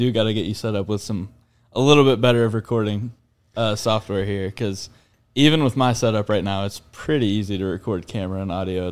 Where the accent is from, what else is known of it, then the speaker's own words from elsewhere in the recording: Indiana, United States; I'm from Indiana, Southern Indiana, so always wanted to go into engineering